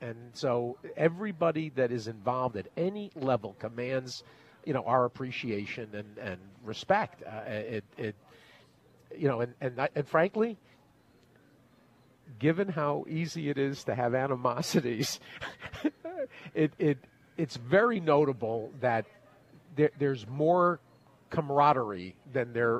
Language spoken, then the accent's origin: English; Connecticut, United States; also born or lived in New York; And I grew up in Connecticut, New York.